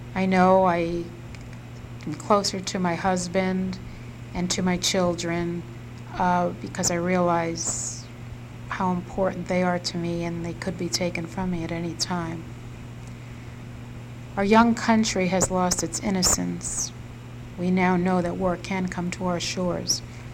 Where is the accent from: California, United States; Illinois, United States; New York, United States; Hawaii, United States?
New York, United States; New York City; I'm originally from New York City. It took me a week before my telephone calls went through to family and friends.